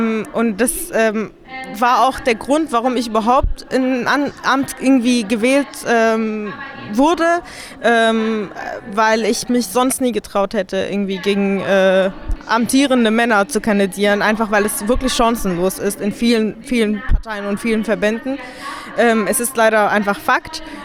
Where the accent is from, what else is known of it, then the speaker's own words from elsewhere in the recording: Syria; now in Germany; Also ich komme ja selber aus Syrien, bin 2013 nach Deutschland gekommen und in Syrien kriegt man ja nichts von der Klimakrise mit.